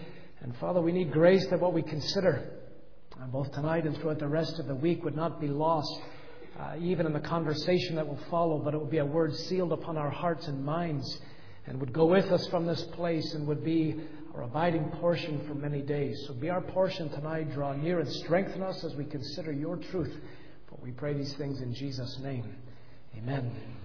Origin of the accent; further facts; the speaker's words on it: Canada; also born or lived in Banbridge, Northern Ireland; now in United States; I was born in Banbridge, I grew up in Canada